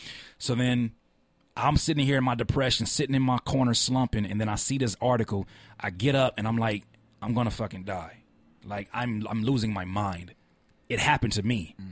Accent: California, United States; it's like, I came from Cali where ain't no damn snow.

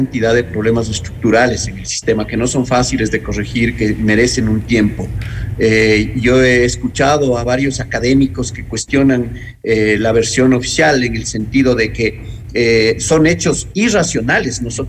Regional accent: Ecuador; como sociedad ecuatoriana las hemos dejado

